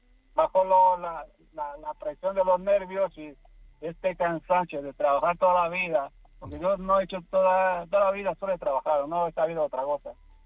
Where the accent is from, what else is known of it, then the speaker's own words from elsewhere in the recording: Romania; Spanish is a second language; moved away as an adult; now in Madrid, Spain; Hemos empezado de cero en mi país porque soy rumano.